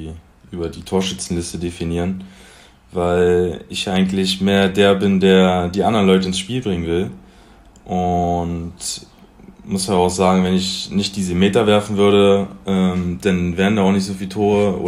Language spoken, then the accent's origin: German; Magdeburg, Saxony-Anhalt, Germany; Aus Magdeburg.